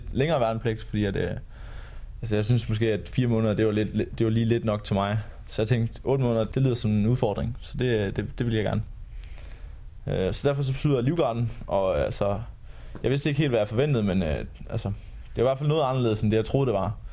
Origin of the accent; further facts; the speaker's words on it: Jutland, Denmark; Nu kommer jeg fra Jylland, ligesom mange af mine andre kolleger, vi gør.